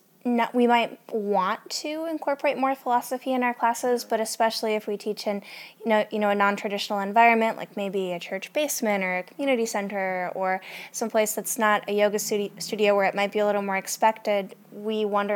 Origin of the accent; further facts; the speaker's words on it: Midwest, United States; I grew up in the Midwest and I started teaching yoga in the Midwest when I was in college. And the area where I grew up is pretty religious.